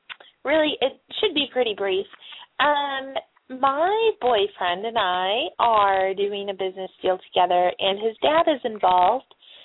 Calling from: Chicago, Illinois, United States

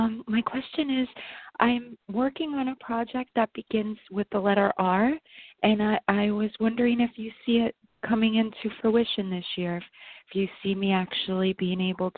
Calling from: New York, United States; I'm in New York.

